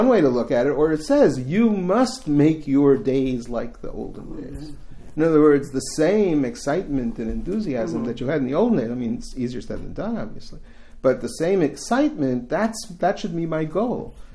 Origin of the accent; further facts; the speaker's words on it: United States; But I'm also an American who hung around Columbia during the late 60s and 70s